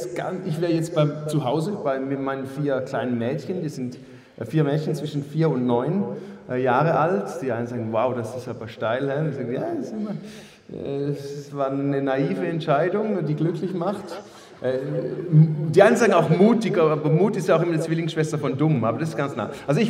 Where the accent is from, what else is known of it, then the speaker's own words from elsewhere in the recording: Switzerland; Franken, das sagt mir ganz viel als Schweizer